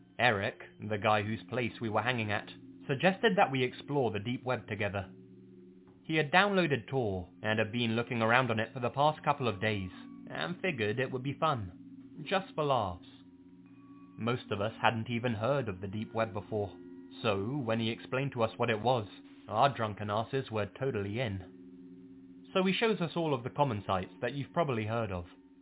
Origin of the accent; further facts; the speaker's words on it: Netherlands; English is a second language; I'm from the Netherlands, and last year, my friends and I were having a party.